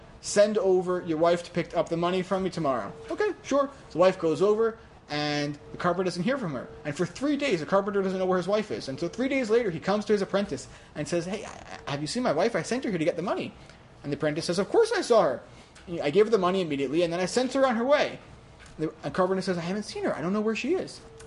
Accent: Chicago, Illinois, United States; I'm officially Chicago, Illinois. … from Chicago, Illinois, because it's part of who I am. I'm from Chicago. I'm part of Chicago. Chicago's a part of me.

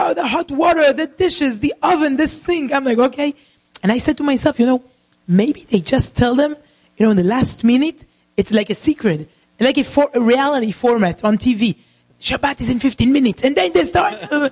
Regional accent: Israel; So I grew up in Israel, and until the age of 15, I never met someone who is religious

